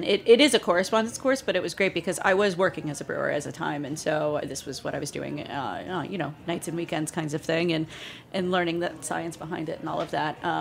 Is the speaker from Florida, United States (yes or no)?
yes; Gainesville, Florida, United States; I was managing a beer bar in my hometown, Gainesville, Florida, University of Florida.